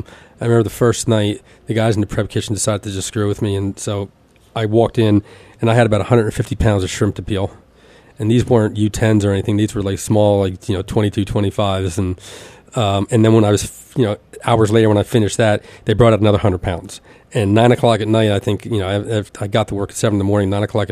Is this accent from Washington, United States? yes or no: no; Elizabeth, New Jersey, United States; I grew up in Elizabeth, and a restaurant called Evelyn's Seafood Restaurant.